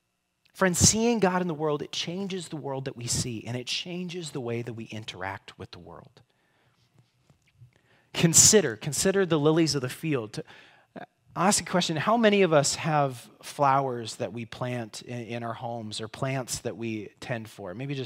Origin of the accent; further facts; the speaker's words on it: Rapid City, South Dakota, United States; I grew up in Rapid City, so out in the Black Hills.